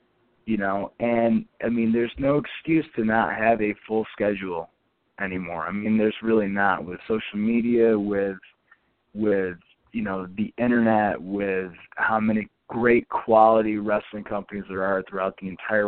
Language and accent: English; Binghamton, New York, United States; I have a lot of friends in, you know, my hometown of Binghamton